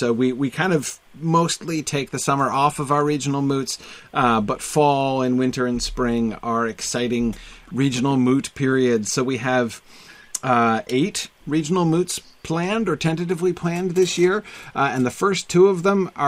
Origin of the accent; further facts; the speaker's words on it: Amherst, New Hampshire, United States; I grew up in Amherst with an H, New Hampshire.